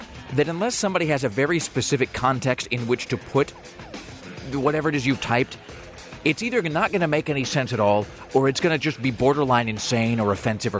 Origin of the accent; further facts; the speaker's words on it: Kennewick, Washington, United States; We also got some news from my hometown of Kennewick, Washington, courtesy of listener Dan.